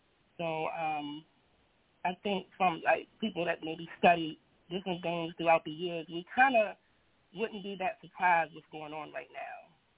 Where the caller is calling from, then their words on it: Baltimore, Maryland, United States; I'm calling from Baltimore, Maryland.